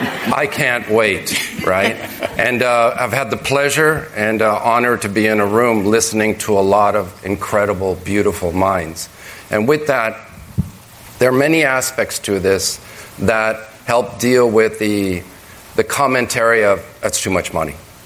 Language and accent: English; Medellin, Antioquia, Colombia; You know, I come from Colombia, a city, Medellin, that has an incredible asset, a river that runs through it.